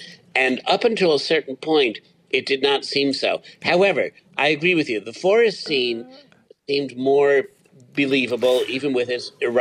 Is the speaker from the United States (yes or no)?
no; Ireland; I'm probably noisier about it because I'm Irish, I'm articulate, and I'm verbose.